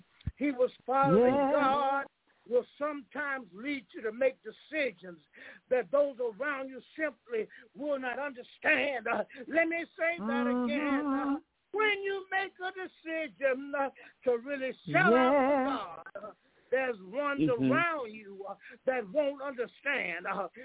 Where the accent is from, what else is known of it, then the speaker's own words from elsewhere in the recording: Tennessee, United States; I'm from the South. In Tennessee, and I can remember as a boy going through, driving through the South, and looking at those big old mansions.